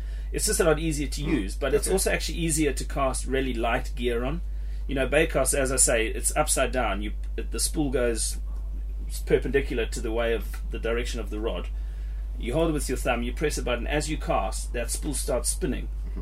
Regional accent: Zimbabwe; now in United Kingdom; I was the same when I came from Zimbabwe.

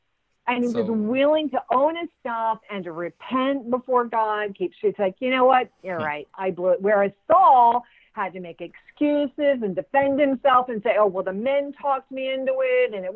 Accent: New Jersey, United States; I'm from New Jersey. And I got so many times, like, I want to go all Jersey girl on somebody, but no, stop.

